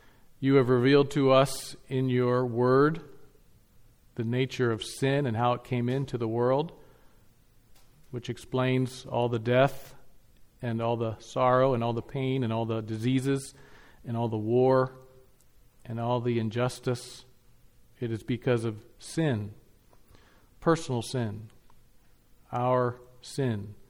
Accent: Lititz, Pennsylvania, United States; also born or lived in Ephrata, Pennsylvania; Well, I was born in Ephrata, Pennsylvania, almost 53 years ago, 1967, August 6th, I was born. And I grew up in Lititz, Pennsylvania, beautiful little town. And I'm actually kind of proud to say I'm from Lititz.

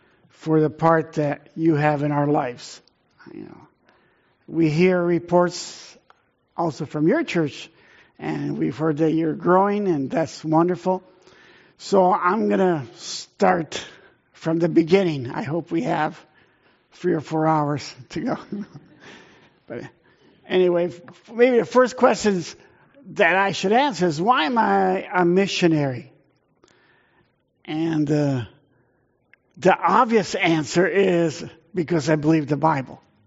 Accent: Italy; So I had an Italian mom, and I grew up in Italy

